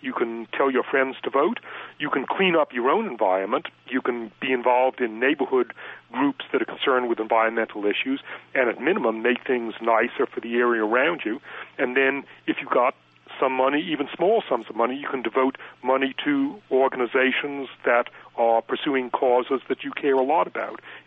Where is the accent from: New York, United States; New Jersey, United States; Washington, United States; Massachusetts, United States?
Massachusetts, United States; Boston; you know, I grew up in Boston. I was born in Boston and grew up there.